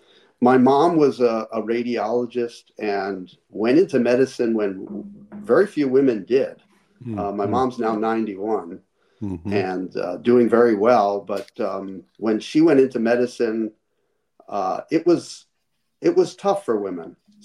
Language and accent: English; Philadelphia, Pennsylvania, United States; Well, I grew up in Philadelphia.